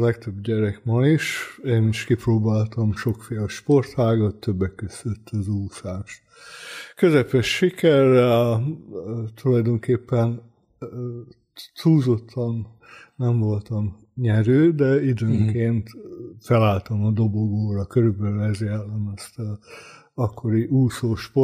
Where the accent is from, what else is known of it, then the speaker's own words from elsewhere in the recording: Veszprém, Veszprém County, Hungary; born there; also born or lived in Salgótarján; Veszprémi születésű vagyok, ez a kötődés, ha lelki is, de még a mai napig megvan a Balatonhoz és a Balaton felvidékhez. Sajnos ott sokat nem éltünk